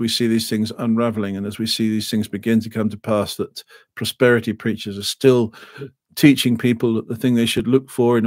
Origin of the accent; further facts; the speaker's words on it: England, United Kingdom; It's a very English thing. This will never happen here. We're English. As if somehow we were different from people in other parts of the world just because we're English.